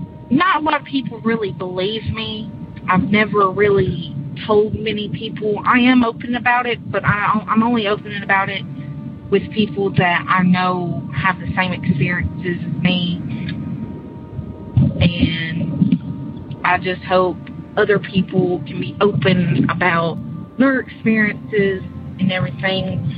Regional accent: Dukedom, Tennessee, United States; also born or lived in Martin, Tennessee; I am from Martin, Tennessee. But before that, I was from Dukedom, Tennessee, which is in the middle of nowhere.

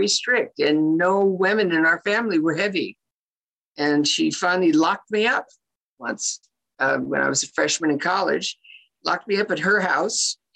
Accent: Los Angeles, California, United States; And you know Los Angeles. I'm from Hancock Park. And in that day and age, I lived in my grandmother's house.

